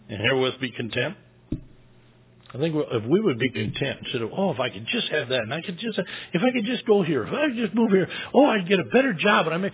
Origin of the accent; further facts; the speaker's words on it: Michigan, United States; Just because we're from Michigan doesn't mean we got to go back to Michigan.